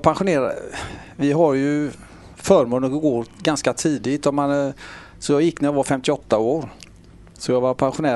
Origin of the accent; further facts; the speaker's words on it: Lunden, Västra Götaland County, Sweden; now in Partille, Sweden; Jag är född och uppvuxen i Lunden. Flyttade till Partille 1971 när Björnhammen var nytt. Sedan flyttade vi till Oxled och sen har jag bott i Partille sedan dess.